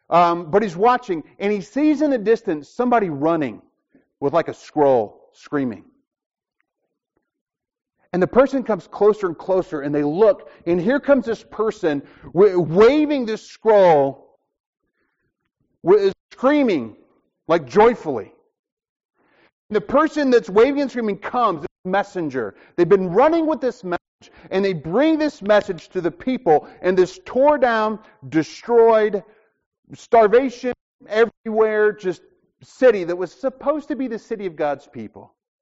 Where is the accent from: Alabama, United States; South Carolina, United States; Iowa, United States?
Alabama, United States; So, and I grew up in Alabama. So I fought against this like my whole life.